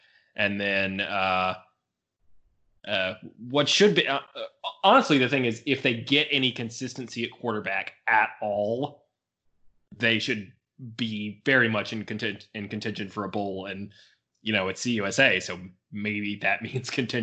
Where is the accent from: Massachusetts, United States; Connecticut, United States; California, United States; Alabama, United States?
Alabama, United States; Birmingham; So I'm originally from Birmingham. I'm also an Alabama fan, grew up a big Bama fan.